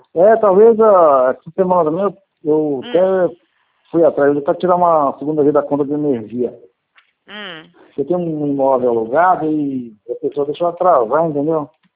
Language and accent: Portuguese; Santa Gertrudes, São Paulo, Brazil; eu sou da cidade de Santa Gertrude, interior de São Paulo.